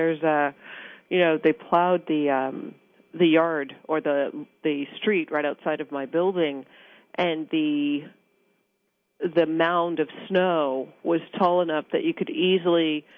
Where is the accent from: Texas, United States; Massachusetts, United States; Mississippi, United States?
Texas, United States; Austin; I'm from Austin, Texas, so I call that the allergy capital of the world, because there's grasses and trees and pollen all year round.